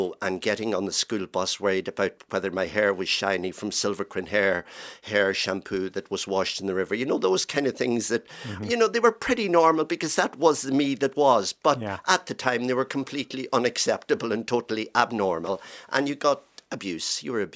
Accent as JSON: {"language": "English", "region": "Ulster", "country": "Ireland", "tie": "born or raised there", "said": "I grew up in Donegal, a rural area."}